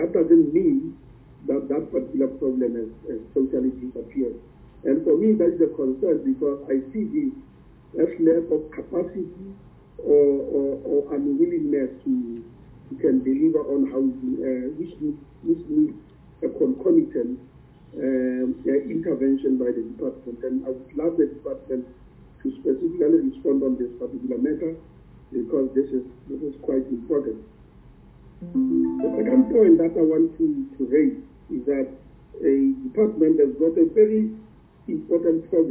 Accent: North West, South Africa; I, as you know, I'm from the Northwest Province.

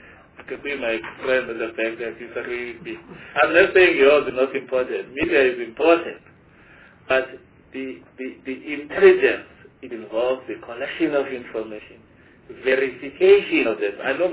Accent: South Africa; as a South African who knows the limitation of resources, we couldn't keep quiet

